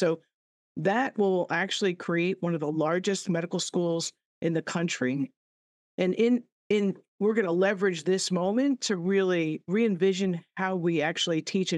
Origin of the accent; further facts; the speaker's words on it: Rockland, New York, United States; I grew up in Rockland, just over the border in New York, and yeah, so I'm home, and I feel like I'm with my people.